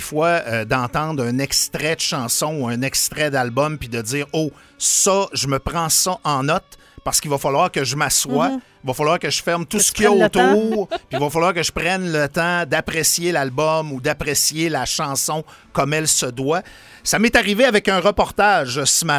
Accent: Quebec, Canada; Moi, je viens du Saguenay.

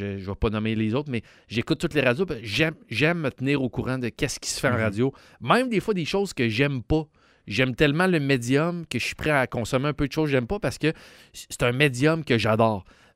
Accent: Quebec City, Quebec, Canada; J'ai toujours tenu à faire ça parce que je viens de Québec puis c'est ma salle préférée.

